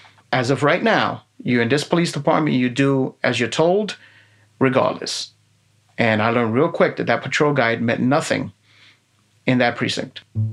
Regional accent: Bronx, New York, United States; I grew up in the Bronx, Little Italy in the Bronx, where it was divided mostly Black, Hispanic, and Italian.

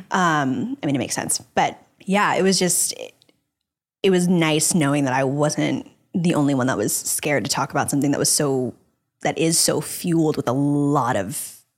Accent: Dallas, Texas, United States; And I grew up in Dallas, Texas, which is a primarily white place to live in the particular city that I lived in.

